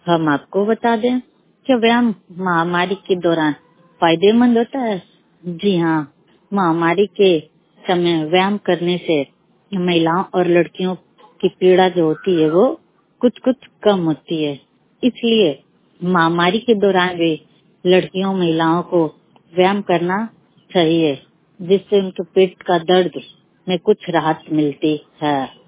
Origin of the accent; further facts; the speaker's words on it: Uttar Pradesh, India; मर्दग्राम जिला गाजीपुर की रहने वाली हूँ।